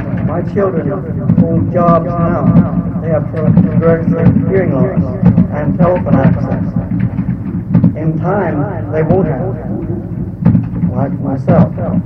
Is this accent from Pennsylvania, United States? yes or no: yes; Bloomsburg, Pennsylvania, United States; I'm from Bloomsburg.